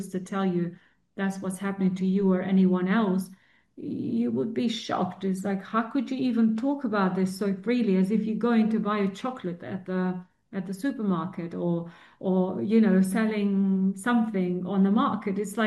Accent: Central Serbia, Serbia; I speak Serbian fluently. I read, I write everything because I grew up in Serbia, and then I also speak Albanian, which is it's what is spoken in Kosovo.

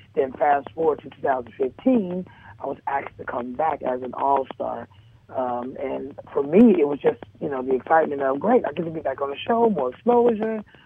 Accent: Jackson, Mississippi, United States; I'm going to do a live recording in my hometown in Mississippi, Jackson, Mississippi, on June the 10th.

